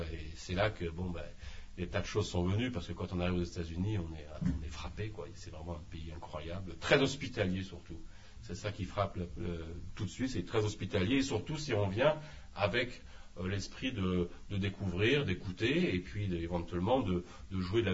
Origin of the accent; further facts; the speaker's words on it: Auvergne-Rhône-Alpes, France; also born or lived in Paris / Rennes; nous sommes de l'Isère, hein, de Dauphiné. Et ensuite, on s'est baladé à Paris. Ensuite, moi, j'ai passé une quinzaine d'années en Bretagne, à Rennes. Après, j'ai voyagé donc à l'étranger.